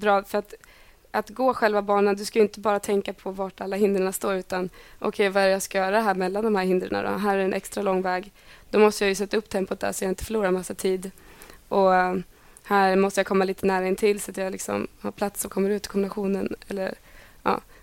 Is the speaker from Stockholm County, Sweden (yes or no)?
no; Delsbo, Gävleborg County, Sweden